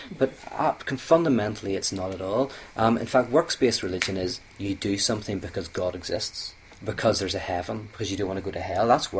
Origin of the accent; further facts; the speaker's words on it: Ireland; In fact, I love fighting. I'm Irish.